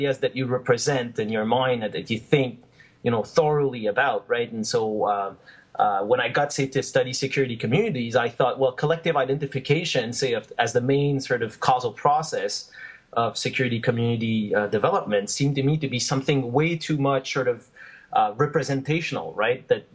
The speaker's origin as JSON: {"language": "English", "town": "Montreal", "region": "Quebec", "country": "Canada", "said": "And originally, I'm from Montreal"}